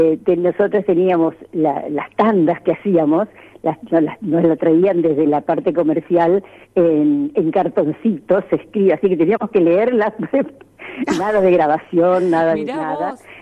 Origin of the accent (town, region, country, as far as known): Pueblo Brugo, Entre Ríos, Argentina; born or raised there; also born or lived in Victoria